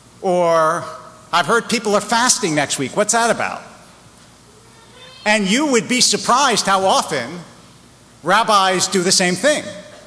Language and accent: English; Philadelphia, Pennsylvania, United States; I grew up in Philadelphia, where there were supermarkets but no harvests.